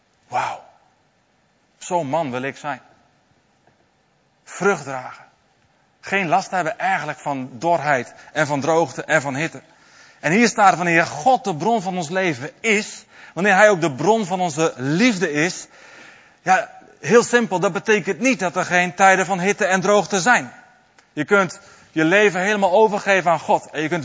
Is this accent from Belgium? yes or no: no; Netherlands; Daar kunnen wij als Nederlanders niet zo goed mee omgaan.